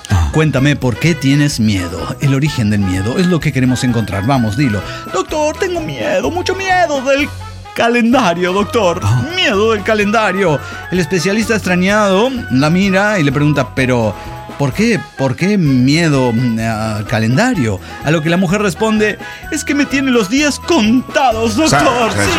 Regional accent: Mexico City, Mexico; de Ciudad de México.

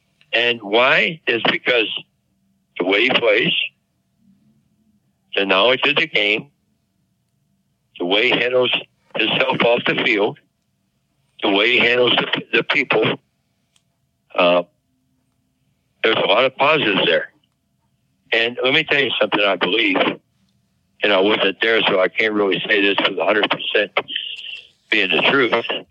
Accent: Cincinnati, Ohio, United States; I go back to Cincinnati quite often because it's my hometown, and it's always going to be my hometown.

